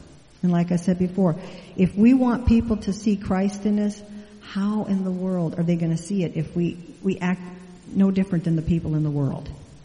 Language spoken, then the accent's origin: English; North Dakota, United States; I grew up in North Dakota, and I grew up on a farm, and I grew up about 9 miles from town, and I had to ride a school bus.